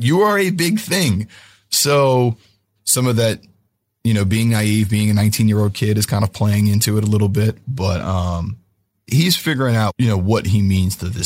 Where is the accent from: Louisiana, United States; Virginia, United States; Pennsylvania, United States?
Louisiana, United States; New Orleans; Full disclosure, I was born in New Orleans, got my start writing at the Times-Picayune in New Orleans, covered LSU, so I've been down there pretty much my whole life.